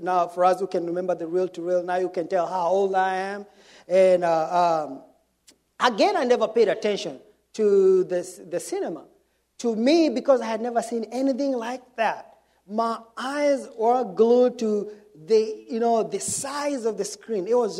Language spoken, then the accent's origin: English; Kenya; I was born and raised in Kenya. As you all can tell, I have, you know, a funny accent